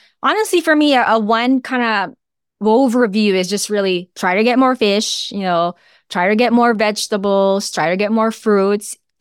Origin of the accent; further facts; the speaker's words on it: Philippines; now in United States; So I grew up in the Philippines. So I ate rice every day and every meal when I was growing up.